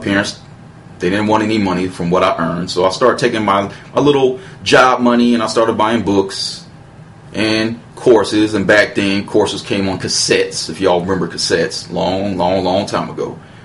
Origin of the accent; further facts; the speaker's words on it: Colorado, United States; moved away; So I moved out here to Georgia